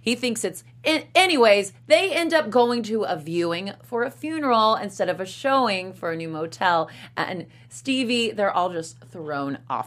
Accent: Myrtle Beach, South Carolina, United States; I can only imagine coming from I was from Myrtle Beach. I can't imagine coming from a Schitt's Creek because that's even, I mean, actually I can't because there's Conway's, there's Ainer's, there's all these little small towns near me

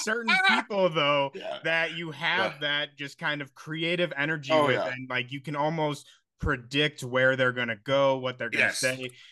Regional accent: Chicago, Illinois, United States; I'm a big guy. I'm from Chicago. I love Farley.

